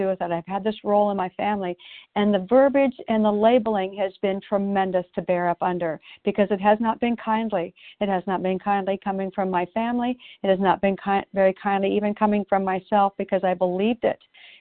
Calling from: Oregon, United States

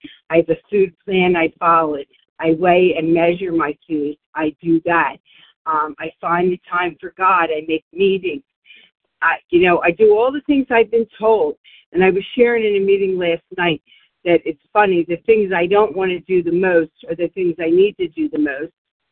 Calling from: Warminster, Pennsylvania, United States; from Warminster, Pennsylvania.

